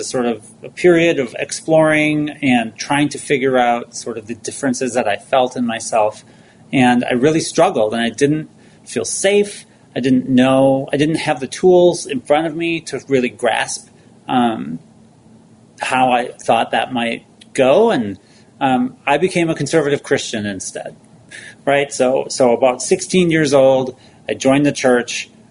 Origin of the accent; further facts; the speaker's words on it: Minnesota, United States; as you said, I grew up in Minnesota, right? I'm a child of the 80s and 90s here in the suburbs.